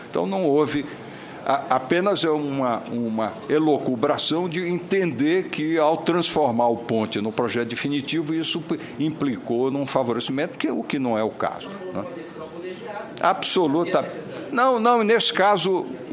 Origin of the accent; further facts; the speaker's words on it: Northeast Region, Brazil; Eu, como nordestino, assumi um compromisso